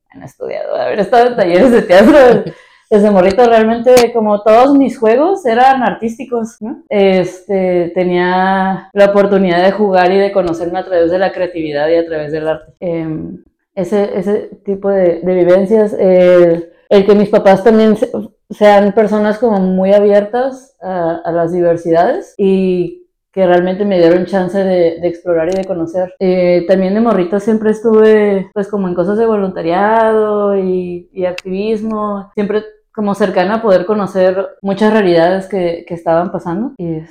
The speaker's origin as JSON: {"language": "Spanish", "town": "Tijuana", "region": "Baja California", "country": "Mexico", "tie": "born or raised there", "said": "tengo 30 años, soy Capricornio y nací en Tijuana."}